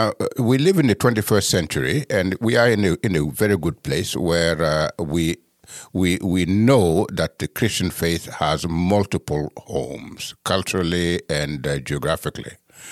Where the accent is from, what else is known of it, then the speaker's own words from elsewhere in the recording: United States; So I am a U.S. person. I'm an American